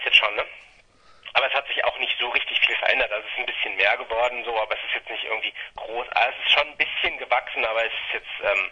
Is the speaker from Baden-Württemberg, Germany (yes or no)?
no; Bückeburg, Lower Saxony, Germany; Bückeburg, also damals noch Stadthagen, das ist so zwischen Bielefeld und Hannover, ziemlich genau.